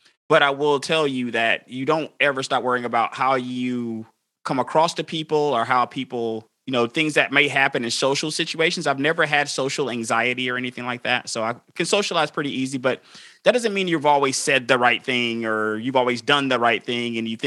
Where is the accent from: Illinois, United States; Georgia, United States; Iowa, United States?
Georgia, United States; Atlanta; I'm from Atlanta, Georgia.